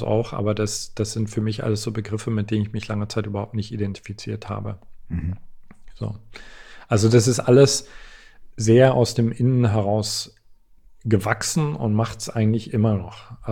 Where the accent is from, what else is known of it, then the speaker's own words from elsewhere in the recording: eastern Germany, Germany; Ich komme aus Ostdeutschland.